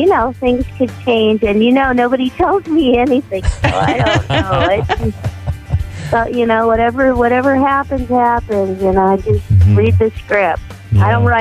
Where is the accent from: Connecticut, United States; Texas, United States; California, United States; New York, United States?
California, United States; Our attitudes, the way we think and act is pretty similar. We're both from California.